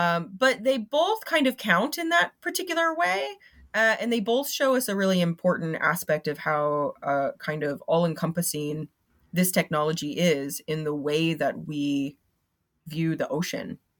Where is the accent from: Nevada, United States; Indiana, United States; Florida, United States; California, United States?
Florida, United States; I'm from Florida